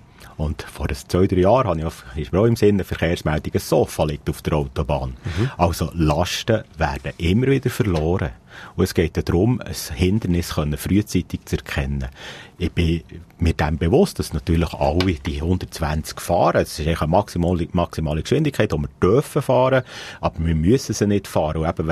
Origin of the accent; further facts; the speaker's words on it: Bern, Switzerland; ich nehme jetzt als Berner halt, wir haben so Spuren